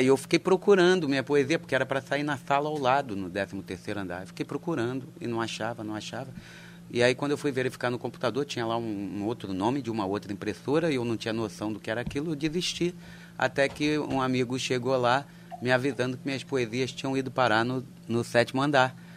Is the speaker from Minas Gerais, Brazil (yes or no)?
no; Rio de Janeiro, Brazil; eu sou de Padre Miguel, moro lá